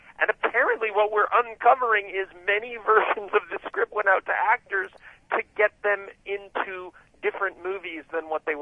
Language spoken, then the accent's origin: English; United States; See, I I'm American. We're not taught geography.